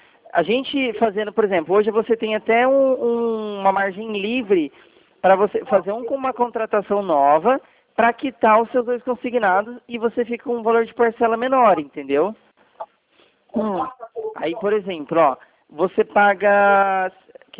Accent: São Paulo, Brazil; Não, não, eu não fico aí, eu não sou de Rio Branco. Eu sou do estado de São Paulo.

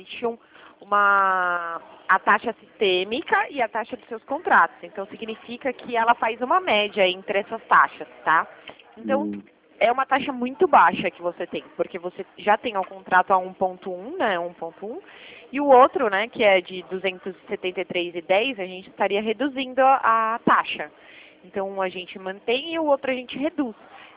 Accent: São Paulo, Brazil; Eu sou de São Paulo mesmo

